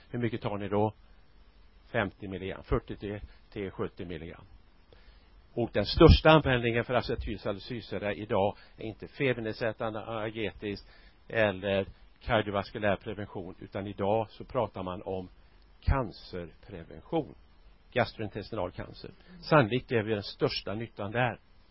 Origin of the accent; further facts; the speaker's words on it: Gothenburg, Västra Götaland County, Sweden; now in Stockholm, Sweden; Är göteborgare fram till måndag. Då flyttar jag till Stockholm.